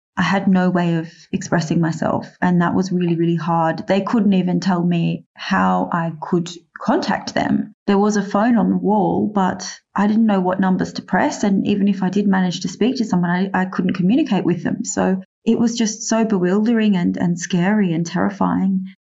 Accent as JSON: {"language": "English", "country": "Australia", "said": "And I just assumed being an Australian, I'd be pretty safe."}